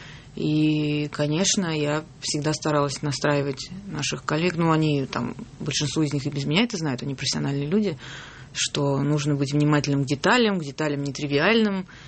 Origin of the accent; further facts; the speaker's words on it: Russia; Я говорю, я из России.